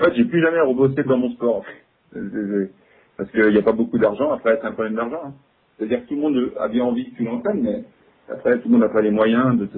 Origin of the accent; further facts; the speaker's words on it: Lyon, Auvergne-Rhône-Alpes, France; En fait, moi, je suis de Lyon, puis j'ai pas bougé.